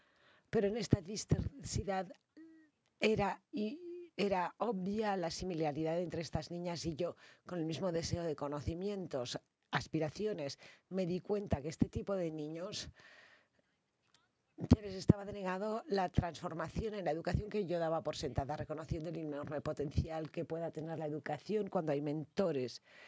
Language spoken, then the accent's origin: Spanish; Singapore; soy estudiante, vivo en Singapur en bachillerato. Yo vengo de un país rico, Singapur.